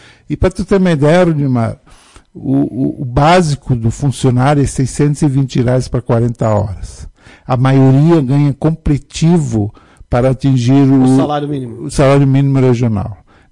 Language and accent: Portuguese; São Leopoldo, Rio Grande do Sul, Brazil; sou daquela região, sou de São Leopoldo